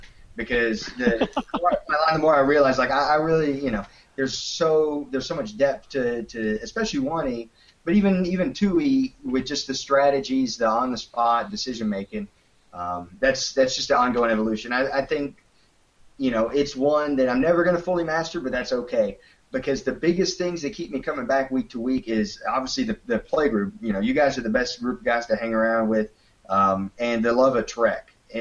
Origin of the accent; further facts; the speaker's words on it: Dallas, Texas, United States; I'm from Dallas, Texas.